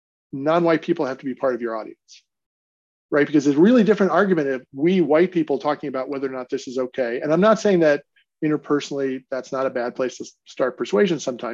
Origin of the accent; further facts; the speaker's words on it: Kentucky, United States; Well, growing up in Kentucky, you're completely innocent of racial politics.